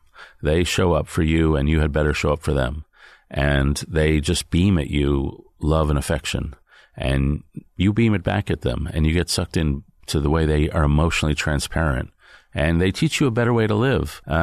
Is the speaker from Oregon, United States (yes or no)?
no; New York City, New York, United States; Yeah, my parents were, I guess you would say, mostly secular Jews. We grew up near Greenwich Village.